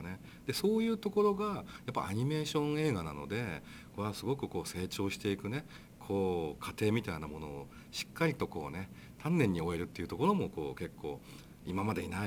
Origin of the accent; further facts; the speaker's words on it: Kamiichi, Toyama, Japan; あの僕はあの上市町出身のものなので、地元の映画作ってくださってありがとうございますって